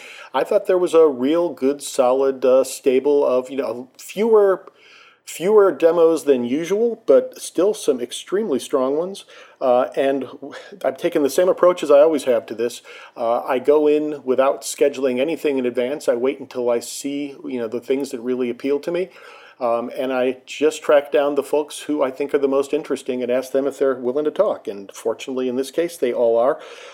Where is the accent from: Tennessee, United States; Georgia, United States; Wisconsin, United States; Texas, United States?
Georgia, United States; Atlanta; normally takes place on the field of Mercedes-Benz Stadium here in my hometown of Atlanta, Georgia.